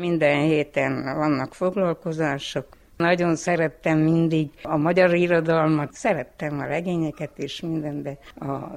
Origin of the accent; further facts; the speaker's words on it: Târgu Mureș, Mureș County, Romania; moved away as an adult; a Marosvásárhelyről jöttem, már 14 éve ide a szintézetbe.